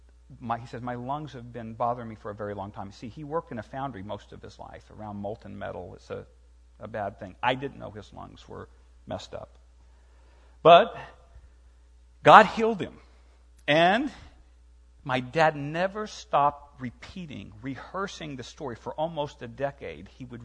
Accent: Indiana, United States; now in Tennessee, United States; My dad came down for a visit from Indiana. I grew up in Indiana, but he's visiting me now in Tennessee.

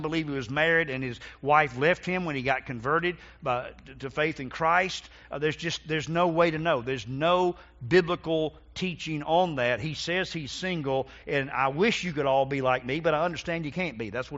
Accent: North Carolina, United States; I was called by the Lord back to my home state, go Tar Heels, and I went to pastor this little church called North Graham Baptist Church.

